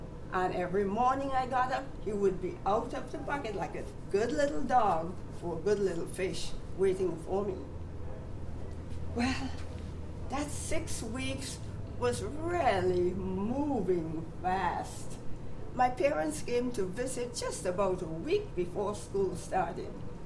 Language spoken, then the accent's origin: English; Trinidad & Tobago; I grew up in the West Indies, in Trinidad, country of Trinidad and Tobago.